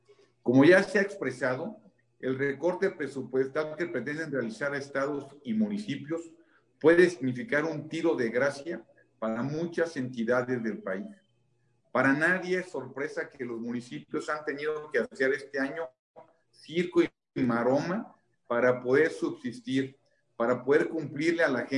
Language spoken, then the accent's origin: Spanish; Mexico